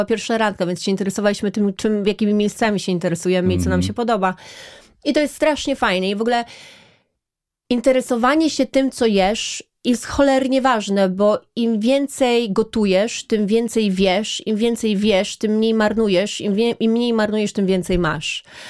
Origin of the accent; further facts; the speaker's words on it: Rzeszów, Subcarpathian Voivodeship, Poland; Bo ja jestem z Rzeszowa, z południa, prawie z Włoch.